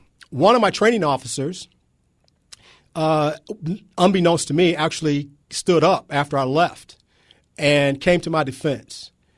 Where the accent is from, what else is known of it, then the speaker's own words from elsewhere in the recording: Michigan, United States; I grew up in Michigan, so about the time the whole auto industry had gone belly up, and so did the state.